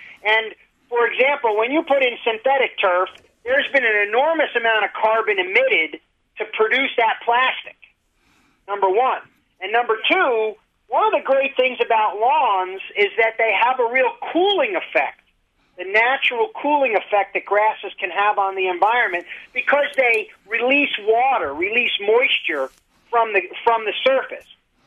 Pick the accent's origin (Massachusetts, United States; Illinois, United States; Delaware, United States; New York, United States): New York, United States; I'm from the New York City area.